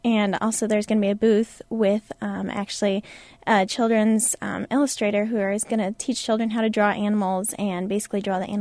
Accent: Aurora, Illinois, United States; I'm from Aurora, so I'm hoping to go back around to the Chicagoland area and work in a small animal practice

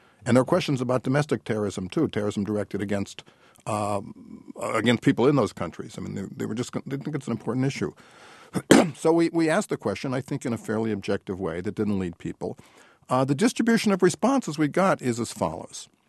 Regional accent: United States; I'm just responding as an American citizen who lived through that.

